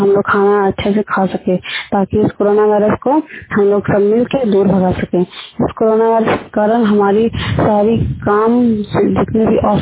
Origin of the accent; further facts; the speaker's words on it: Bihar, India; और हम इजाक प्रखंड से हैं